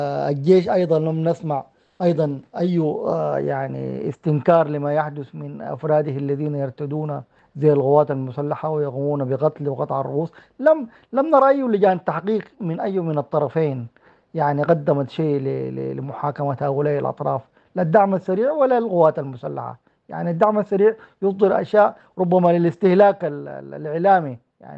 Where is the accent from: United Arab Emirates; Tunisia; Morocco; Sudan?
Sudan; وبالتالي الآن نحن كسودانيين نطالب أن يمدد لهذه اللجنة